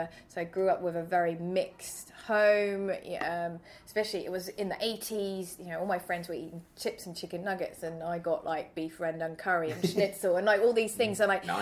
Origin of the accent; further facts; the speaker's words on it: London, United Kingdom; moved away as an adult; also born or lived in Germany / Paris; now in Sweden; then I lived in Germany for a while when I was a kid, went to convent school in South Germany, and then I moved back to London, went to art college in London, and then Paris in my 20s, and now Sweden in my 30s.